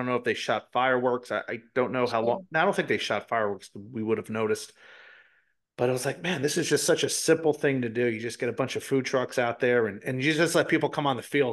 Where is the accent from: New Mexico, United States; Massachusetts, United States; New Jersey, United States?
New Jersey, United States; now in Indiana, United States; Well, you know, like growing up in New Jersey, even out here in Indiana, I always know somebody who hunts, and they always have venison burger.